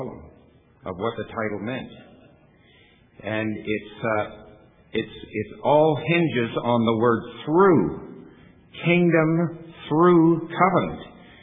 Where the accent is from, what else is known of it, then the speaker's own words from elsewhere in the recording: Canada; I'm from Canada and I'm hot.